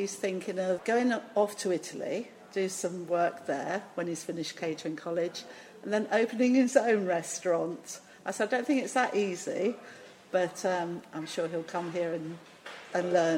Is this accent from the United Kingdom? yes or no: yes; England, United Kingdom; being an English rose as I am, very pale, I have to sit inside to eat anything.